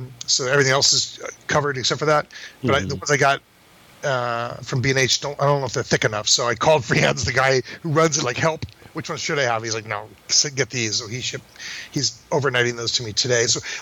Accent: California, United States; I'm from California. Like I'm in shorts and t-shirts.

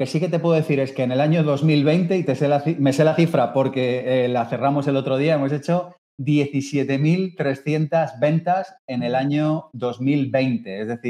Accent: Spain; born there; now in Madrid, Spain; Soy del mundo, nací en España y ahora mismo estoy en Madrid capital.

